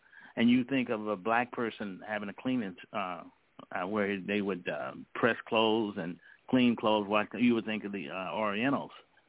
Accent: Vicksburg, Mississippi, United States; Yeah, from Vicksburg. Yeah. I'm from Vicksburg, I tell you. How many people you know from Vicksburg?

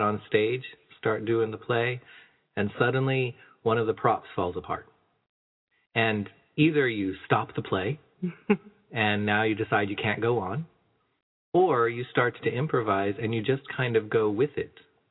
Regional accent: Canada; We are Canadian.

